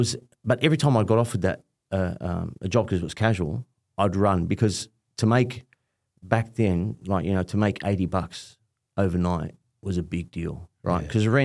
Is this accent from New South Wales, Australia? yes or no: yes; Punchbowl, New South Wales, Australia; And I remember growing up in Punch Bowl, going back and forth to Lebanon a couple of times. But for the main part, spent a long time in Punch Bowl.